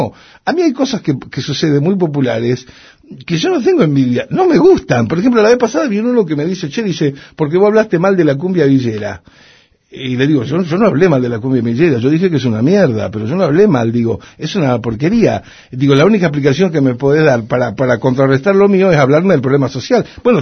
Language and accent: Spanish; Rosario, Santa Fe, Argentina; born there; que nací en Rosario